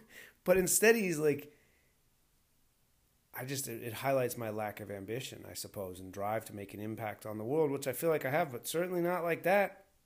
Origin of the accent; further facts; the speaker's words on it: Chicago, Illinois, United States; Okay, we're from Chicago. We get down with the tube steaks.